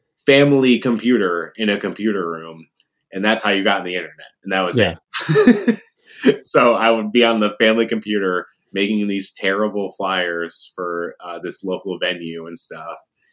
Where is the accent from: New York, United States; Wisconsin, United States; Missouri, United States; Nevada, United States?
New York, United States; Watertown; I grew up in Watertown, New York.